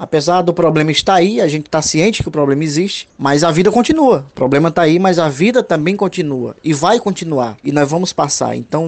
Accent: Ceará, Brazil; Eu tô sendo humorista cearense, eu sou cearense.

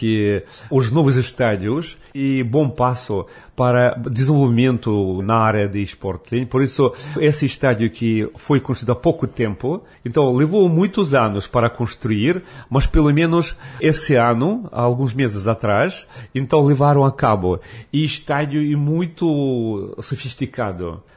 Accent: Saint Petersburg, Russia; Vou falar de São Petersburgo, porque eu sou de São Petersburgo, trabalho sempre em São Petersburgo.

